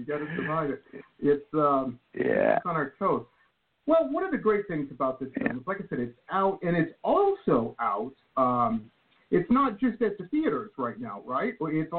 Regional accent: Detroit, Michigan, United States; I grew up in Metro Detroit, so, Motor City. That's what we did for fun.

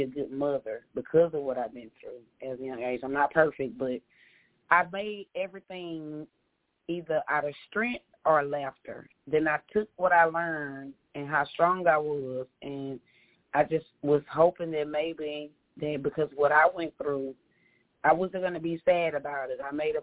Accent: Mobile, Alabama, United States; I'm from Mobile, Alabama. I'm a country girl with a lot of funk.

